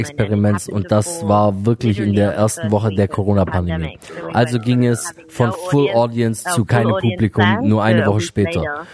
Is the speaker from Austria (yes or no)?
no; Australia; now in Berlin, Germany; ich komme aus Australien, also wäre es natürlich ein Traum, auch mal dorthin zu kommen und zu spielen.